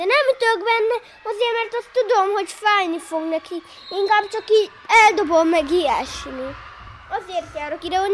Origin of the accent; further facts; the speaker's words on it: Serbia; Hát Szerbiából jöttünk.